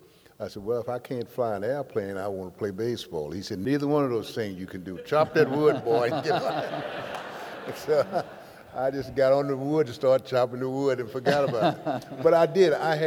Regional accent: Mobile, Alabama, United States; I was born in Mobile, Alabama, which was very segregated.

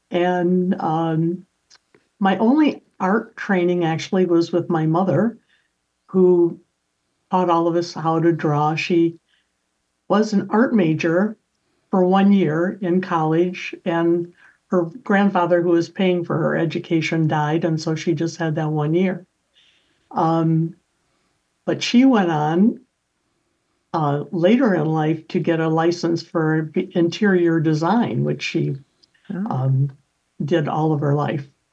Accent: Freeport, Illinois, United States; I grew up in Freeport, Illinois, about 100 miles west of Chicago and 100 miles east of the Mississippi River and 15 miles from the Wisconsin border

